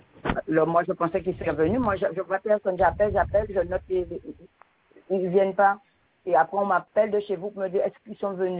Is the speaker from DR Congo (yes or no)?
no; Le Moule, Guadeloupe, France; du Moule.